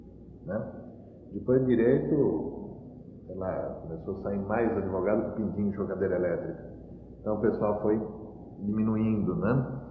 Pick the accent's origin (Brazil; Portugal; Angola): Brazil; São Paulo; eu sou paulistano, né? Na época que eu era paulistano, isso aqui era uma cidade interior. Jabaquara, quando eu mudei para o Jabaquara?